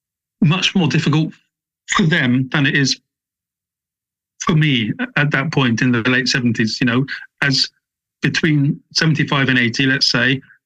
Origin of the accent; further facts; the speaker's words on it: England, United Kingdom; And I'm an Englishman going into Wales.